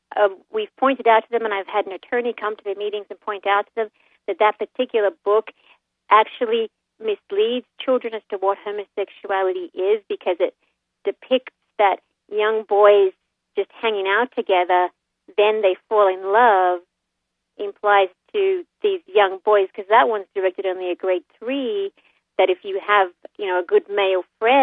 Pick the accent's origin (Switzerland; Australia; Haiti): Australia; now in Alameda, United States; I come from Australia. I've been here about 10 years.